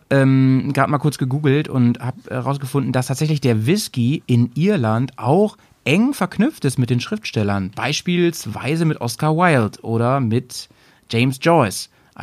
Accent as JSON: {"language": "German", "town": "Hanover", "region": "Lower Saxony", "country": "Germany", "said": "in Hannover. Ich komme ja aus der Ecke eigentlich, ursprünglich."}